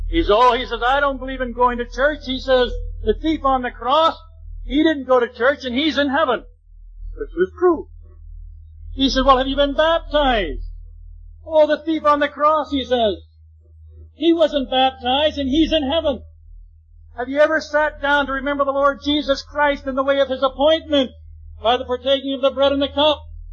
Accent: Scotland, United Kingdom; I'm a Scotsman. I've never given hilariously.

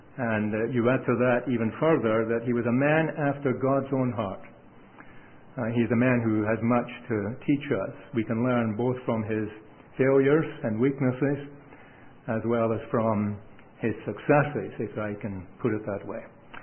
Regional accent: Scotland, United Kingdom; moved away as an adult; now in Canada; I don't really come from Canada, at least not originally. I came from Scotland. My wife is English. And we arrived in Canada about 45 years ago.

